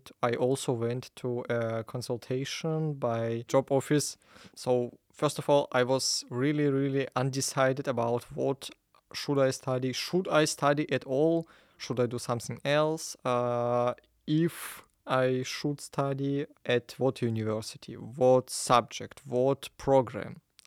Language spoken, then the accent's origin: English; Ukraine; now in Jena, Germany; I'm from Ukraine